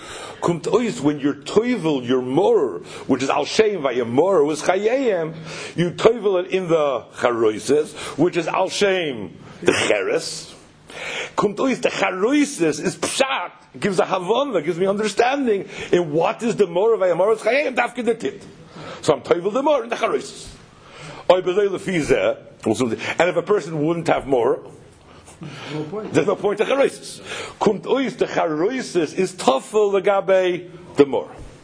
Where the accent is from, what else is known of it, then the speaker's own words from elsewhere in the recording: Brooklyn, New York, United States; I come from Brooklyn, I don't know English.